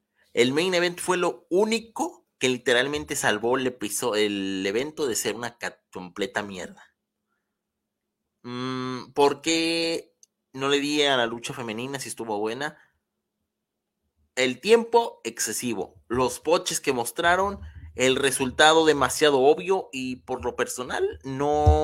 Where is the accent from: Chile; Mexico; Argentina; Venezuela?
Mexico; Soy el mexicano original